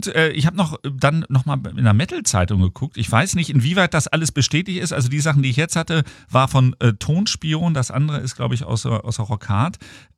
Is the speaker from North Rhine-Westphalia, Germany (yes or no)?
no; Hanover, Lower Saxony, Germany; Ich bin ja Hannoveraner